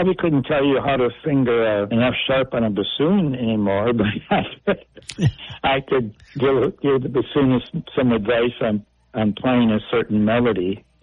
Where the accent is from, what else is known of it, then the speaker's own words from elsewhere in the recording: La Crosse, Wisconsin, United States; La Crosse was my hometown for high school.